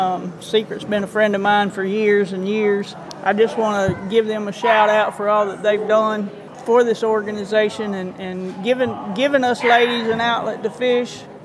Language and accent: English; Bainbridge, Georgia, United States; Yeah, Bainbridge, Georgia, you know, my hometown, they supported me for years now. And, you know, it's a great place, great lake, Lake Seminole there.